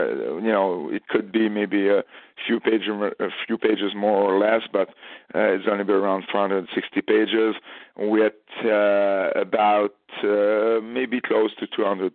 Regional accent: Montreal, Quebec, Canada; accent: French; English is a second language; I just hope that my strong French accent, as some people would say, was not too bad to listen to our listeners over there. You know, I'm from Montreal.

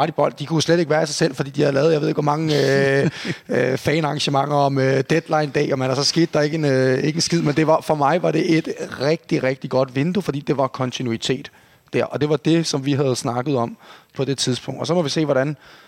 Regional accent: Copenhagen, Capital Region of Denmark, Denmark; jeg er ung, og jeg er københavner, og jeg er KB'er

